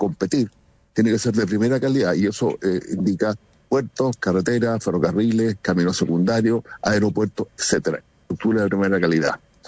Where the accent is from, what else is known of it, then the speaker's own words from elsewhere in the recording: Chile; Primero que nada voy a hablar como ciudadano chileno